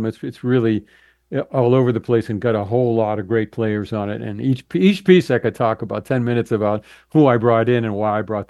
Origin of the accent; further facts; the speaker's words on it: Boston, Massachusetts, United States; accent: Boston; it starts off with me just kind of yelling "rock, rock hard," back with my Boston accent.